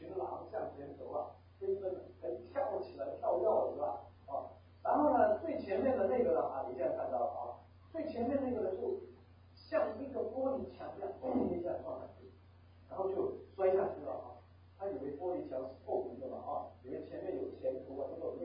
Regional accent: Macau; born there; 我在一个最小的地方出生的，据说小到地图书也都找不到。啊，讲出来我不知道有没有听过。啊，现在是属于中国了，据说叫做澳门。

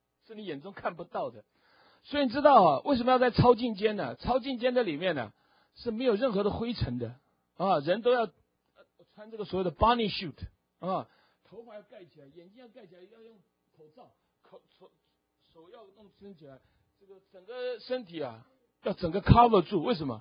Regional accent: Fuzhou, Fujian, China; 在福州，我们从福州来的啊，这就是你老乡你故乡的故事啊

